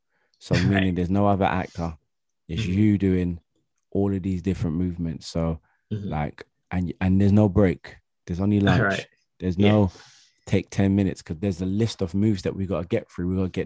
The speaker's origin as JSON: {"language": "English", "region": "London", "country": "United Kingdom", "said": "And this is in Nottingham and I'm from London."}